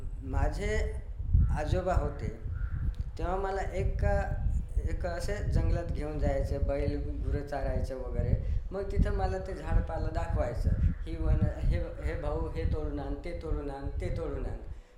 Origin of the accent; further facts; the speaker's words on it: Vadmal, Maharashtra, India; मी राहणार आहे वडमाळ सू, सुरगाणा तालुक्यातील माझं गाव आहे आणि नाशिक जिल्हा.